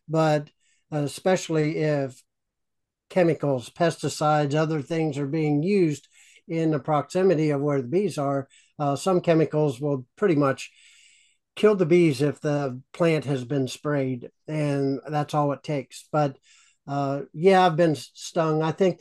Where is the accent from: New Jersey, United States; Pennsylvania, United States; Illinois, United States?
Pennsylvania, United States; The bees on the farm, I grew up in Western Pennsylvania, the beehive was far away from any house.